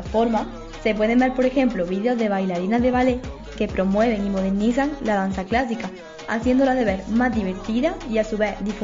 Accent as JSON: {"language": "Spanish", "region": "Andalusia", "country": "Spain", "said": "siendo andaluza"}